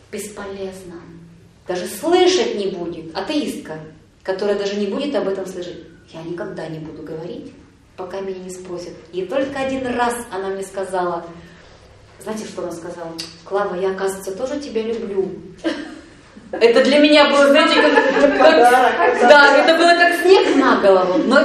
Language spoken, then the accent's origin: Russian; Novosibirsk, Novosibirsk Oblast, Russia; я из Новосибирска, я 4 раза в год только туда приезжаю.